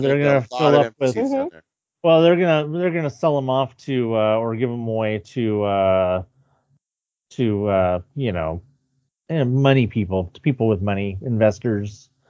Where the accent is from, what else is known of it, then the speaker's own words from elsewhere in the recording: San Bernardino, California, United States; I grew up in San Bernardino, and Magic Mountain. Just, we were basically in Rialto.